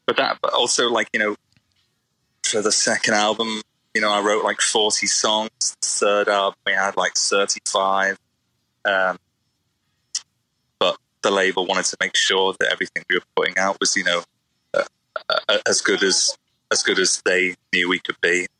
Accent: Liverpool, North West England, United Kingdom; And I don't think we sound particularly like we're from Liverpool.

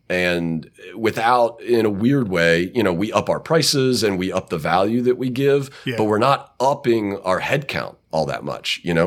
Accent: Knoxville, Tennessee, United States; I was a Navy brat, so I moved all over. But by the time I was 10, I was in Knoxville. And so I was there. Then I went to school in West Tennessee at Freed Hardeman University

